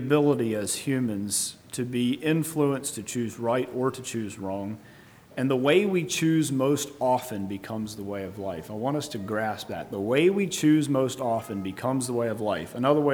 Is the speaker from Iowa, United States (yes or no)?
no; Pennsylvania, United States; now in Southern US; For instance, there's differences in culture between here and where I grew up in Pennsylvania.